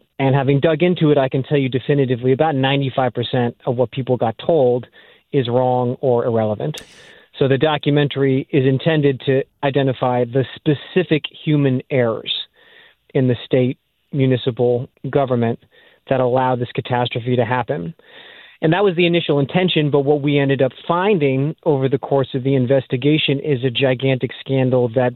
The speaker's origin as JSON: {"language": "English", "town": "Los Angeles", "region": "California", "country": "United States", "tie": "born or raised there", "said": "the most valuable real estate in Los Angeles, my hometown, destroyed the livelihoods of people that have known me since I was 6 weeks old."}